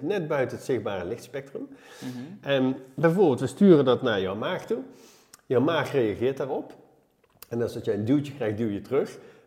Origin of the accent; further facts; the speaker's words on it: Nuenen, North Brabant, Netherlands; Nou, ik kom uit Nuenen, oorspronkelijk bij Eindhoven, Brabant, net als jij.